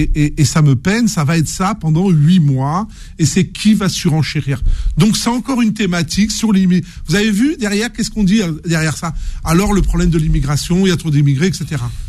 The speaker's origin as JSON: {"language": "French", "country": "France", "tie": "born there", "said": "on est français, on est né français. On n'a pas été naturalisé, on est de droit"}